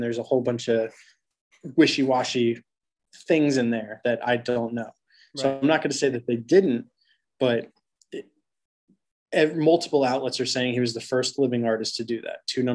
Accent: Red Bank, New Jersey, United States; born there; But I was born in Red Bank, New Jersey.

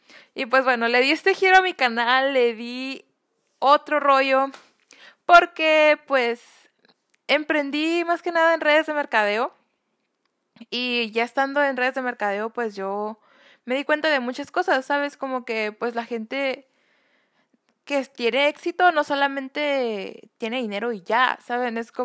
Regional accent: Mexico; soy mexicana, nací el 16 de diciembre del 2000, tengo 19 años, signo Sagitario, dejando eso claro. Y pues bueno, hablo inglés

